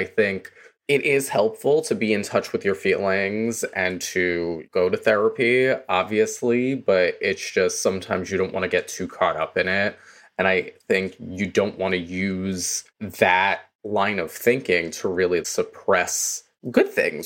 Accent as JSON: {"language": "English", "town": "Brooklyn", "region": "New York", "country": "United States", "tie": "born or raised there", "said": "I grew up in Brooklyn, New York. I'm still located in Brooklyn, New York now."}